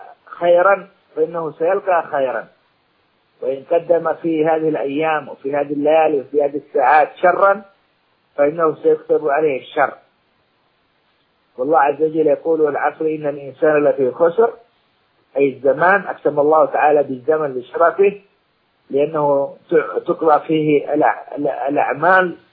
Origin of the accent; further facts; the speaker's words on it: Saudi Arabia; عندنا في المملكة العربية السعودية